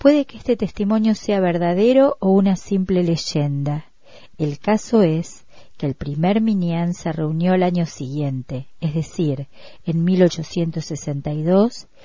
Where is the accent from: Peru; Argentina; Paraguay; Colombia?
Argentina; Soy argentina como mis padres y nieta de judíos polacos que llegaron a este país entre las dos guerras mundiales en busca de un futuro mejor.